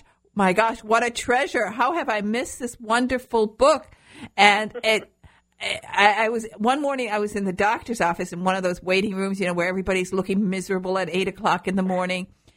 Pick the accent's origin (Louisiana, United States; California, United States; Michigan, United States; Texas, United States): Michigan, United States; First of all, because I'm from Michigan and we eat a lot of rutabagas.